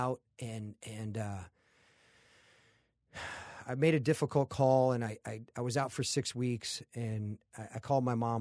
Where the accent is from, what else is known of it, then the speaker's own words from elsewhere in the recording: Ohio, United States; I was from Ohio and right. All of a sudden, you got everybody driving Porsches and BMWs for their sweet 16s.